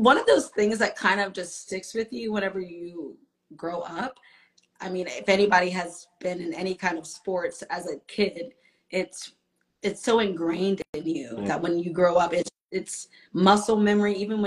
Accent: Austin, Texas, United States; so what's funny about that is because I'm from Austin

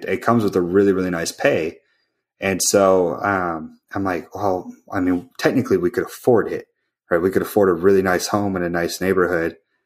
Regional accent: Anchorage, Alaska, United States; Anchorage, Alaska is my hometown.

